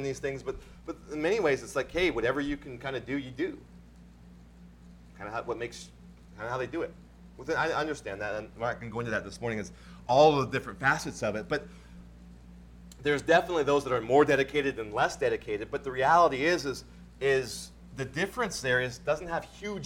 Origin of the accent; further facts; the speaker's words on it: Montana, United States; I grew up in Montana. That's where I grew up.